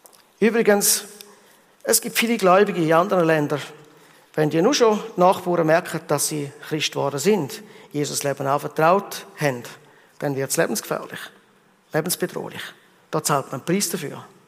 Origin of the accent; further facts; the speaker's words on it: Rwanda; In dem Land, wo ich aufgewachsen bin, in Afrika, in Ruanda